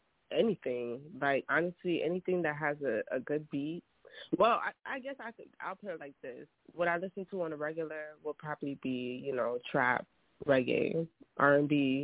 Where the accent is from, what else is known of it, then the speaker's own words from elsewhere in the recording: Brooklyn, New York, United States; I'm from Brooklyn. I'm a teacher